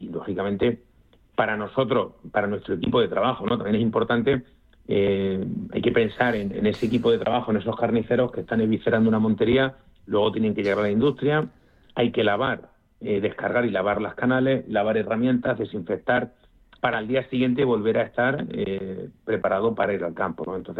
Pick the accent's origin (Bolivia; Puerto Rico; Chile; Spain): Spain; Está la suspicacia, ¿no?, de que somos españoles